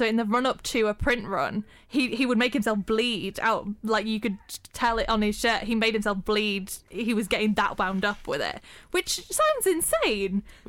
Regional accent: England, United Kingdom; accent: northern; Well, one, I said the word horrible because my northern accent came through and I dropped all H's, apparently.

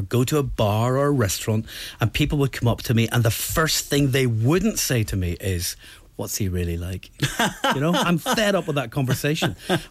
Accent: Scotland, United Kingdom; Listen, I grew up on the Mount Vernon estate. I was a lucky kid who got an opportunity through education to get out of poverty and to get a way in life.

